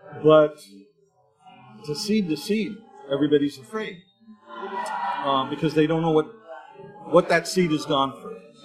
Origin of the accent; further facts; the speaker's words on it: Berkeley, California, United States; now in Canada; I grew up in Berkeley and Hindu Kush. If I get some good clean Hindu Kush right now, I mean, you know, we're growing it now in Canada.